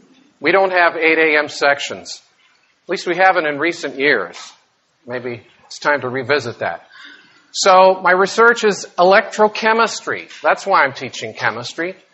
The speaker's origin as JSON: {"language": "English", "country": "Canada", "tie": "born there", "moved": "as an adult", "said": "I was born in Canada."}